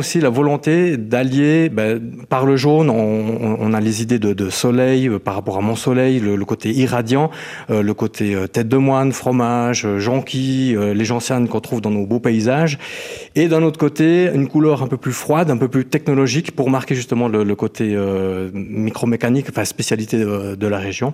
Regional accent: Tavannes, Bern, Switzerland; J'ai grandi ici, hein, moi j'ai grandi à Tavannes.

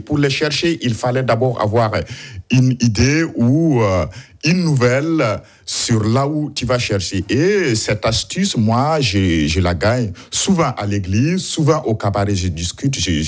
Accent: Burkina Faso; first language Mooré; French is a second language; c'est formé de 2 mots, et de la langue mouré, d'où c'est ma langue maternelle

